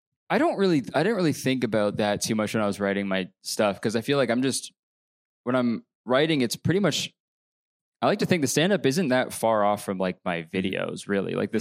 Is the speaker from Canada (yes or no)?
yes; Canada; that I'm Canadian.